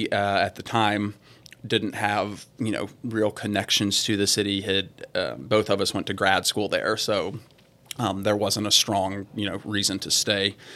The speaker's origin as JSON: {"language": "English", "region": "Mississippi", "country": "United States", "tie": "born or raised there", "said": "which is about an hour and a half from where I grew up in North Mississippi."}